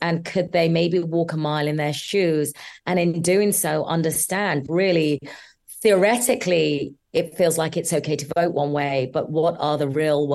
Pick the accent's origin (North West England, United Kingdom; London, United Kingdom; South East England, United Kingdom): London, United Kingdom; I was born and brought up in London, born to Bangladeshi parents in Tooting, and then grew up in Ballon.